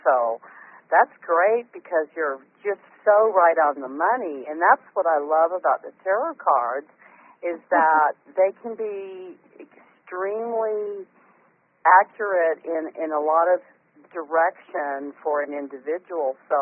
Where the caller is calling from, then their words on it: Arizona, United States; I am calling from Arizona.